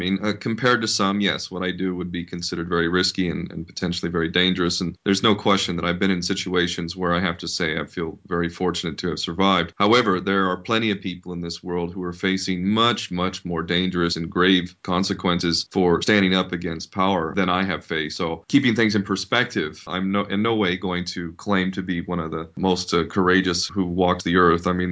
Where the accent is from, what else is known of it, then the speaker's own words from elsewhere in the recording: California, United States; I'm American born and raised in California, middle class, white suburbia, you know, good, you know, childhood.